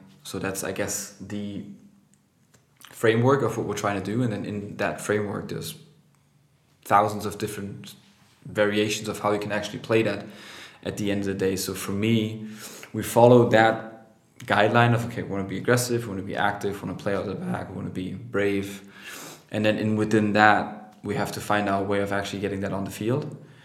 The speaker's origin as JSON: {"language": "English", "town": "Dresden", "region": "Saxony", "country": "Germany", "tie": "born or raised there", "second_language": "English", "said": "So after I transferred back to Dresden, which is my hometown, and continued my second year of university"}